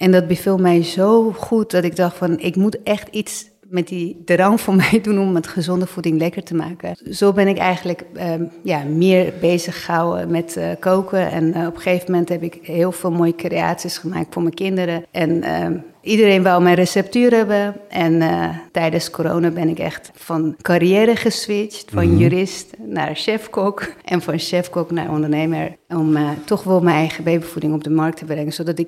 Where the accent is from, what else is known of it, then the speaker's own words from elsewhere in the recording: Iran; now in Netherlands; En tijdens de Tweede Golfoorlog zijn wij ook uit Iran gevlucht. Wij komen uit een grote gezin, dus wij zijn gesplitst naar Nederland gekomen. Ik ben eerst met mijn vader en twee zussen gekomen. Mijn moeder kwam pas 1 jaar later.